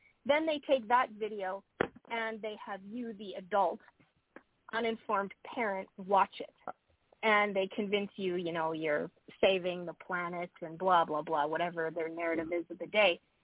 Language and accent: English; Canada; now in United States; the culture that I was bringing from Canada to the USA. And that was a real eye opener to me. Just that, you know, you'll find Canadians, a lot of Canadians apologize.